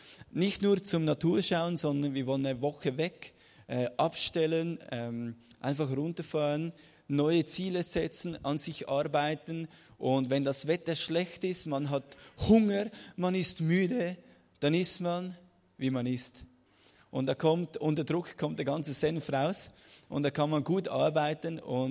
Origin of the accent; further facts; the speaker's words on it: Switzerland; Ich komme, ihr hört es, aus der Schweiz.